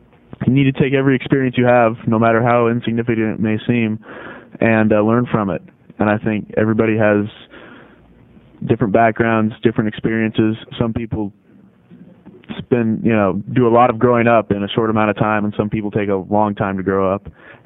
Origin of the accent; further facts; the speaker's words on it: Vernonia, Oregon, United States; and I'm originally from Vernonia, Oregon in Columbia County.